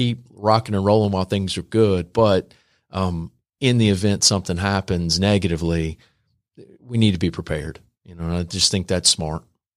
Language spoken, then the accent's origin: English; North Carolina, United States; I'm from Eastern North Carolina, so I've got a lot of farming isms and old country boy isms